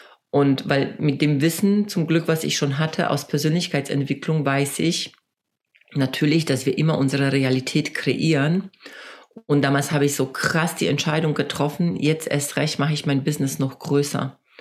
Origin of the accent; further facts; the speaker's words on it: Poland; also ich komme ursprünglich aus Polen